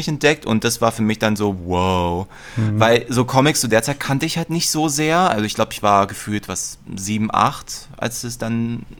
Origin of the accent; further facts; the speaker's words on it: Berlin, Germany; bin einer der seltenen Spezies namens gebürtiger Berliner. Und ich weiß. Und genau, bin auch in Mitte aufgewachsen, bin aber mittlerweile auch Teilzeit Schöneberger.